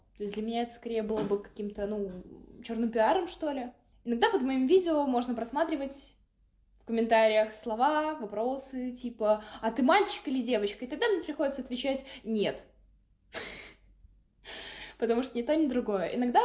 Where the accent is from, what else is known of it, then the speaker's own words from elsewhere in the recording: Minsk, Belarus; я сама из Беларуси, я из Минска